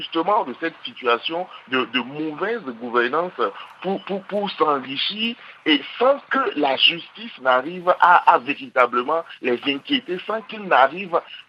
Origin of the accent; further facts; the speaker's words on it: Benin; puisque moi-même je suis béninois